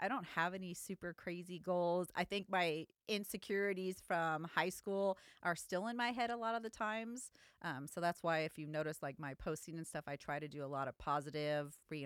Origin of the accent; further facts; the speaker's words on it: Long Beach, California, United States; I actually grew up in Long Beac